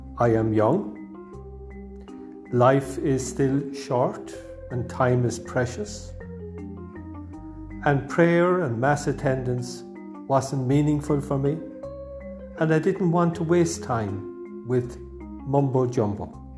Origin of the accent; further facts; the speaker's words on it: Ireland; I was born and reared in Ireland, and I was brought up in a Catholic family and went to Catholic schools.